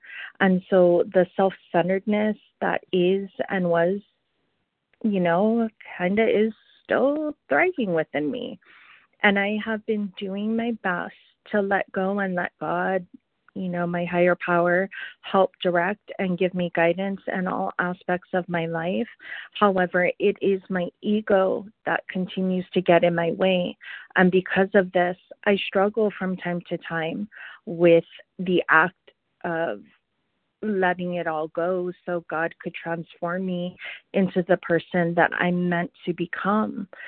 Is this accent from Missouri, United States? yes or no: no; California, United States; I'm from California.